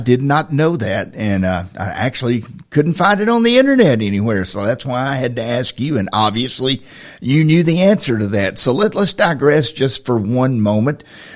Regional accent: Lawrenceburg, Tennessee, United States; now in Huntsville, United States; I'm not. I'm from Lawrenceburg, Tennessee, and traveled all over the world in the military, but certainly have it good here now and love this place.

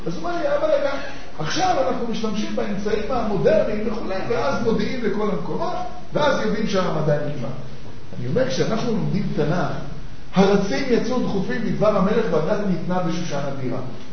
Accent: Tel Aviv, Tel Aviv District, Israel; אנחנו בתור תל אביבים, שגדלנו בתל אביב

